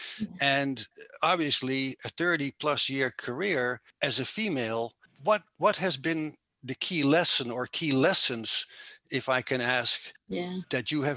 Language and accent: English; Netherlands; now in Arizona, United States; I'm your host. I'm originally from the Netherlands, currently living in the state of Arizona in the United States of America. In other words, a Dutchman in the desert.